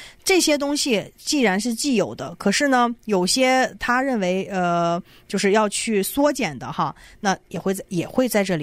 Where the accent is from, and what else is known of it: United States